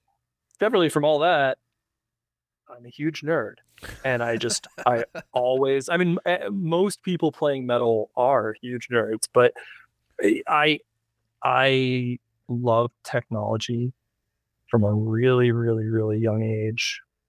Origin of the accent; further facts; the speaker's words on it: New Jersey, United States; So I grew up in South Jersey. Nice. Just outside of Philadelphia.